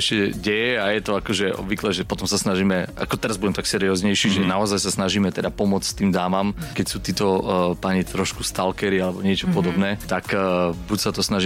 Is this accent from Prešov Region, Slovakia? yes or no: yes; Snina, Prešov Region, Slovakia; keďže pochádzam z východu zo Sniny.